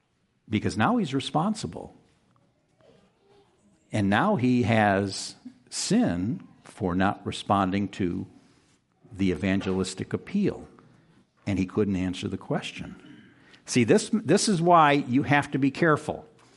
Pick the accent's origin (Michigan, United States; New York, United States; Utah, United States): Michigan, United States; Alpena; I remember growing up in Alpena, Michigan, a very Polish town, which meant it was a very Catholic town.